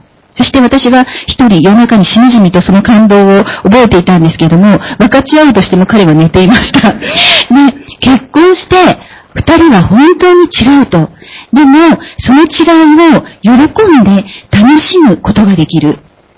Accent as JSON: {"language": "Japanese", "region": "Tokyo", "country": "Japan", "said": "私は東京出身で、夫は京都出身です。で、言葉も文化も育ってきた環境も全然違います。"}